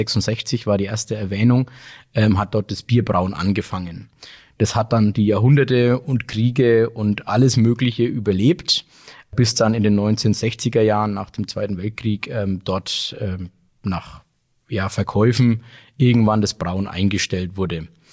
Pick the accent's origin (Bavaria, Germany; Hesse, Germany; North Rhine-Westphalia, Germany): Bavaria, Germany; Bamberg; Ich bin Mitinhaber der Bamberger Ahornderbräu und bin auch gebürtiger Bamberger, wohne in Bamberg und liebe Bamberg und Bier.